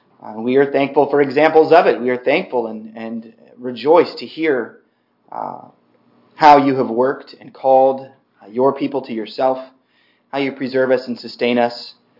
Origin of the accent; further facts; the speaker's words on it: Tulsa, Oklahoma, United States; born there; I was born in Tulsa, Oklahoma